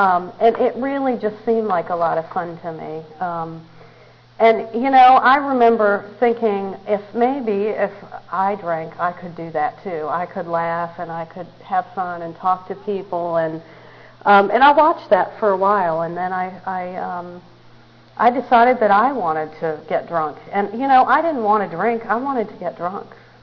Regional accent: Maryland, United States; also born or lived in Pennsylvania; I grew up in Maryland. I was actually born in Pennsylvania, but grew up in Maryland. And I'm one of six children.

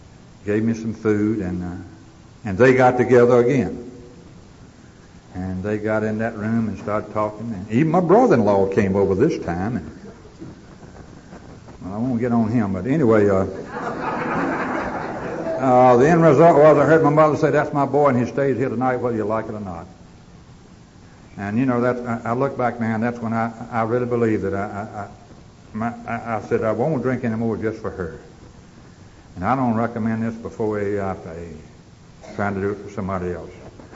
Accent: Roanoke, Virginia, United States; And I went back to my hometown. My mother bankrolled me, and I had a place to stay when I got back to Roanoke

